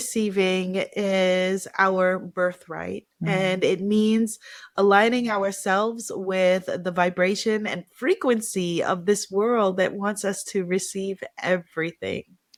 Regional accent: New York, United States; as a New Yorker who does not drive and who a big fear that I had of been terrified of driving, but I'm leaving that in the dust and now live somewhere where I must drive.

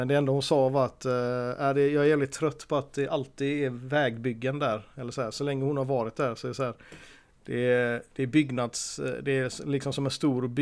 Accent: Gothenburg, Västra Götaland County, Sweden; Så där, nej, du är från Göteborg va? Så här, kände igen på min dialekt då liksom.

